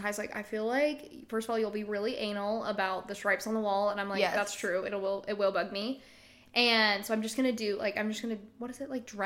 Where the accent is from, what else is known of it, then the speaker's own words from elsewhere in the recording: Dallas, Texas, United States; I'm from Dallas.